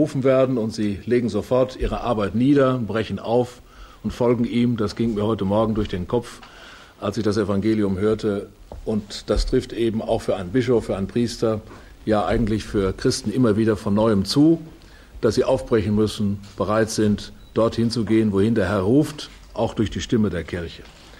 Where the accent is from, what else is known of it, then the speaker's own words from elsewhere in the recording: North Rhine-Westphalia, Germany; now in Munich, Germany; Vielleicht kann es dann auch ganz gut sein, wenn ein Westfale nach München kommt.